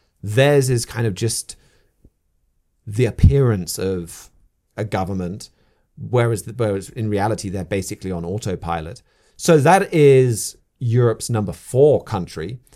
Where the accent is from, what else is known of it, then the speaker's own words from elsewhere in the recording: United Kingdom; But I'm going to say Junts because I'm British.